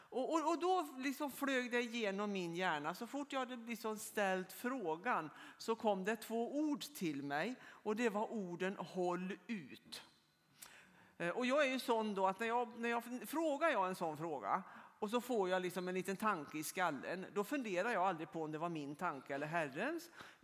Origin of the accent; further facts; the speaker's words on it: Örkelljunga, Skåne, Sweden; Jag kommer från Örkelljunga, från EFS.